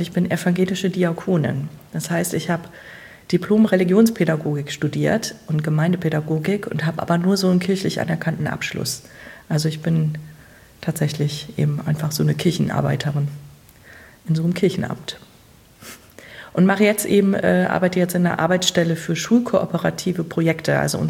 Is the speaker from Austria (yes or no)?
no; Hildesheim, Lower Saxony, Germany; moved away as an adult; also born or lived in Freiburg im Breisgau; now in Bremen, Germany; ich bin in Hildesheim geboren und bin, als ich 19 war, weggezogen zu einem freiwilligen sozialen Jahr. War aber weiter in Niedersachsen und dann bin ich zum Studium nach Freiburg im Breisgau gegangen